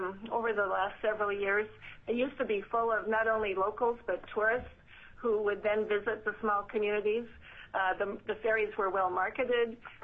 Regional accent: Petersburg, Alaska, United States; now in Juneau, United States; I'm in Petersburg, but I live in Juneau right now. I was born and raised in Petersburg.

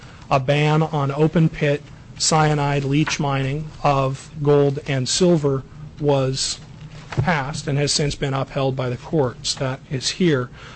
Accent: Bellingham, Washington, United States; now in Alaska, United States; I moved here in 2004 from Bellingham, Washington, and I am a fourth-generation native of Washington State.

